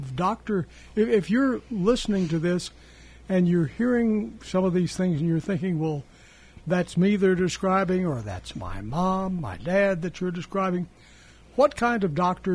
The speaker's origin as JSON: {"language": "English", "region": "the South", "country": "United States", "said": "So if we goodness knows, and we're from the South, we eat too much fried food, things like that."}